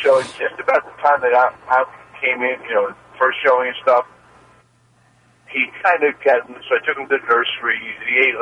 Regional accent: Long Island, New York, United States; And that mackerel store, I grew up on Long Island.

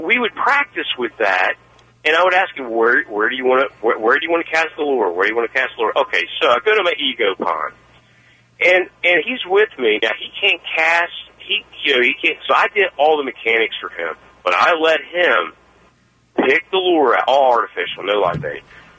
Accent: West Virginia, United States; I'm originally from West Virginia

